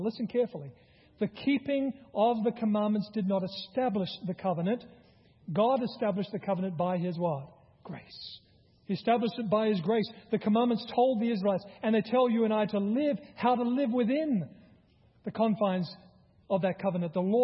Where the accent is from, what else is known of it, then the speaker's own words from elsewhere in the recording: Australia; He heard my accent. I was from Australia.